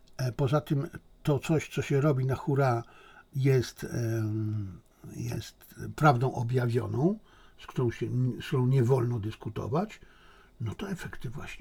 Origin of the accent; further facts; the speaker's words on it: Silesian Voivodeship, Poland; Wychowałem się na Śląsku, studiowałem na Politechnice Śląskiej.